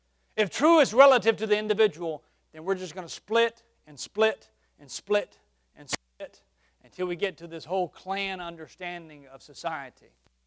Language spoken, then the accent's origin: English; Alabama, United States; I said, I'm from South Alabama. That won't be a problem.